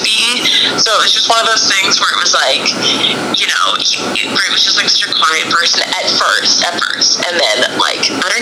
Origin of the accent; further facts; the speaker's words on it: Minneapolis, Minnesota, United States; I guess there's, like, so many differences just because I grew up in the Twin Cities. Like, so, I don't know. Le- leaving Minneapolis, I guess I'll compare it to the homesicknesses that I have now.